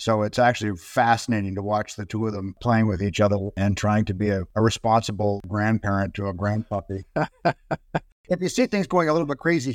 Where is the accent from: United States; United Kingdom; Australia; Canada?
Canada; Toronto, Ontario; My mother was a Vancouverite, and he used to joke that she never forgave him for taking her away from her mountains, but I grew up in Toronto.